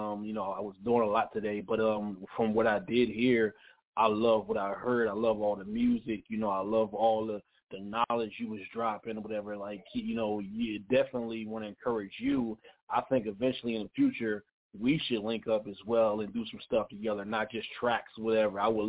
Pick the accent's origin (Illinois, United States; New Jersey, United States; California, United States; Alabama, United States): New Jersey, United States; It's your boy … You know, I'm from New Jersey and everything